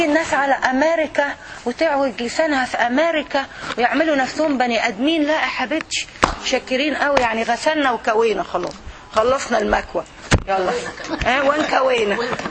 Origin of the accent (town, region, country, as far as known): Syria; now in United States